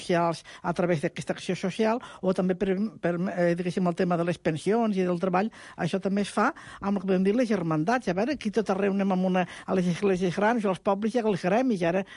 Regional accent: Tarragona, Catalonia, Spain; jo que provinc de Tarragona, Sant Fructuós

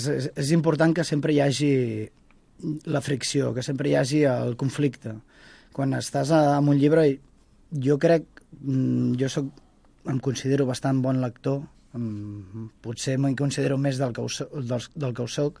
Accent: Parets del Vallès, Catalonia, Spain; Sí, jo sóc de parets de tota la vida, d'avis, rebesavis i fins on arriba el que jo conec. Bé, no, tinc una part de família, de rebesavis de l'Hospitalet

